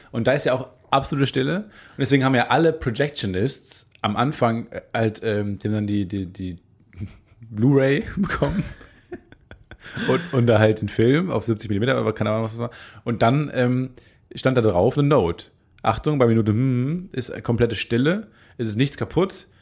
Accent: Kamen, North Rhine-Westphalia, Germany; weil ich komme ja aus Kamen, direkt an den zwei Autobahnen, an der A1 und der A2.

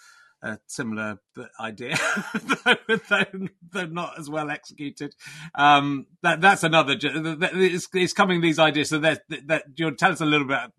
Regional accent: Pocklington, Yorkshire and the Humber, United Kingdom; born there; I was born in Pocklington, so I'm East Ridings and you're West Ridings, right? I was born near York, anyway.

